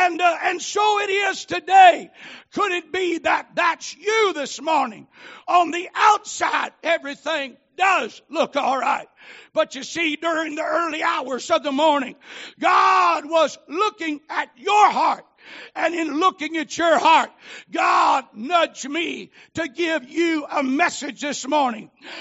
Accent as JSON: {"language": "English", "region": "the South", "country": "United States", "accent": "southern", "said": "And sometime with my southern accent, it's just easier to say Milky Way bar and be done with it."}